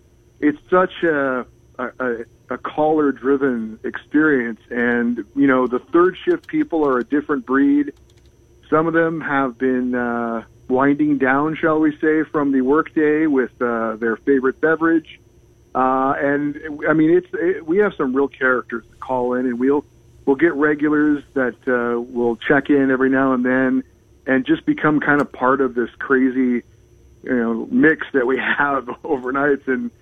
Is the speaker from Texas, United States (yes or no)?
no; California, United States; You know, I mean, just growing up in California, I loved all sports